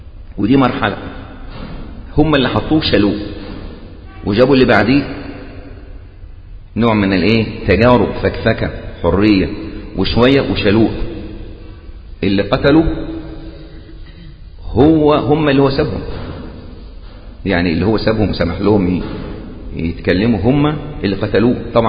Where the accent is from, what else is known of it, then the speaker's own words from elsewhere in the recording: Egypt; يعني مثلا لو نظرنا حتى عندنا في مصر